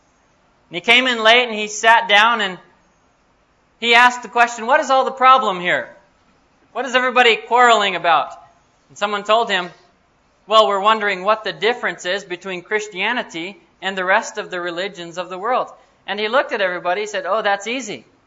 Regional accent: United States; You know where I'm from? This is kind of funny. I'm from the United States.

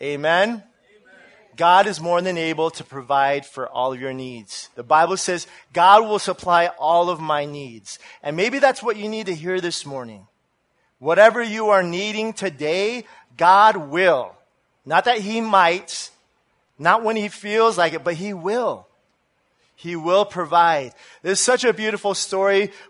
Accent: United States; I'm sorry, I'm American. Sorry.

